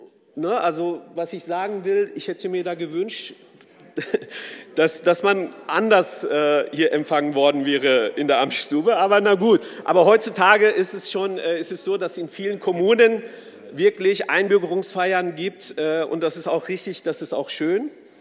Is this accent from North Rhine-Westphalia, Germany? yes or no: yes; North Rhine-Westphalia, Germany; Ich bin in den 80ern im Ruhrgebiet groß geworden. Deutschland wurde mir und meiner Familie langsam endgültig zur Heimat